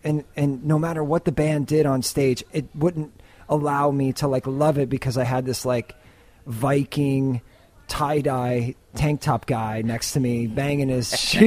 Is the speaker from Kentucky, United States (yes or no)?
no; Ohio, United States; I'm from Ohio. They're from Ohio. I get them.